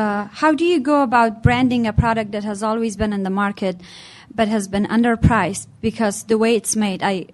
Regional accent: Afghanistan; I'm from Afghanistan, and I know how carpets are made.

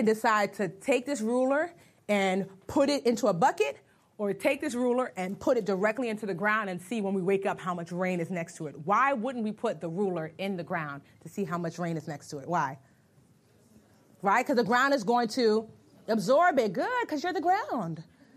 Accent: Nigeria; So I'm Nigerian, so it's jollof rice.

